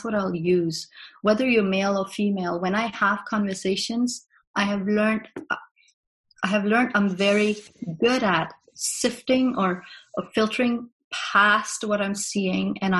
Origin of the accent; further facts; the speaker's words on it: Denmark; girls in my faith community, and I've done that for the past 20+ years when I was in Denmark. I am from Denmark